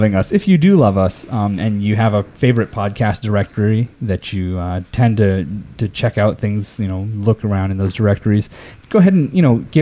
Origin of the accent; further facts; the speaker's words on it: Spokane, Washington, United States; such as I'm from Spokane, Washington.